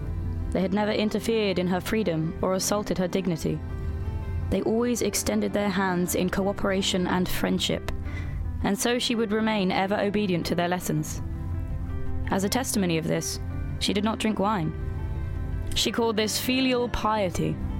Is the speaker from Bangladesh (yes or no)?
yes; Bangladesh; Correcting him, I said, "I'm East Pakistani, not Indian."